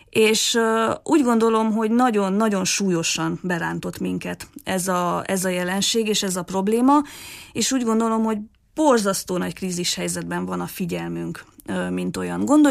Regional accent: Târgu Mureș, Mureș County, Romania; Marosvásárhelyen születtem, 90-ben, és hát mondhatni, hogy tőzsgyökeres vásárhelyi vagyok. Itt végeztem az iskoláimat, középiskolában az Unirába jártam

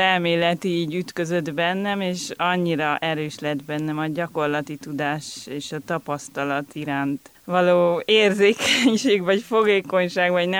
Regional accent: Budapest, Hungary; de én Budapesten születtem, és mindig is ott éltem.

